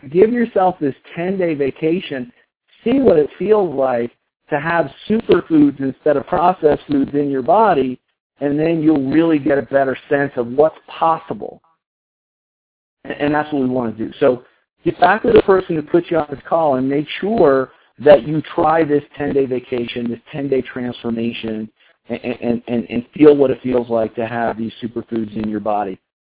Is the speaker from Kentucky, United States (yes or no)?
no; Colorado, United States; It's pretty rare that we have, I'm from Colorado, Marissa's from Colorado